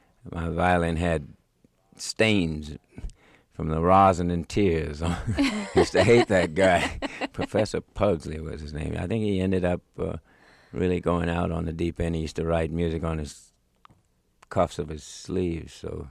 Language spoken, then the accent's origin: English; Philadelphia, Pennsylvania, United States; Well, Philadelphia was always a rough place, and especially South Philadelphia. It wasn't exactly a bed of roses down there. It was a ghetto. And my early memories of when I was growing up was that the fact that they were, the neighborhood was mixed.